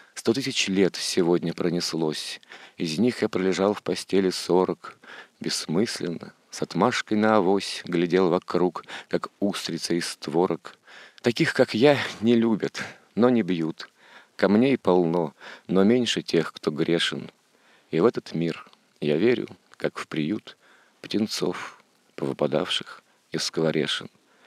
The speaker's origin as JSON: {"language": "Russian", "town": "Leningrad", "region": "Saint Petersburg", "country": "Russia", "said": "У меня дедушка воевал, и сам я ленинградец."}